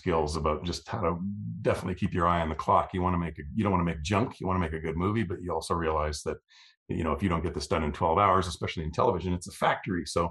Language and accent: English; Canada; I'm Canadian